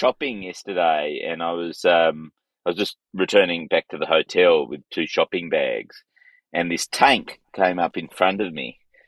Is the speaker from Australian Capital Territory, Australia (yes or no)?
yes; Canberra, Australian Capital Territory, Australia; born there; I was born in Canberra.